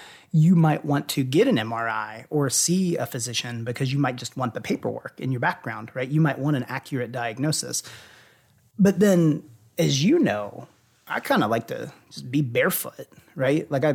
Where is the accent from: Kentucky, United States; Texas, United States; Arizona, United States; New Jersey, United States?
Kentucky, United States; Louisville; Okay, so within my background, I grew up in Louisville. I got a degree from the University of Louisville in biology